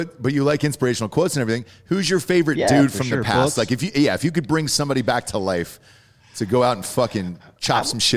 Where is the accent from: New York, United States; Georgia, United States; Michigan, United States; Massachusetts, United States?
Georgia, United States; I'm from Georgia, and they would take you to the old Civil War, you know, houses things like that.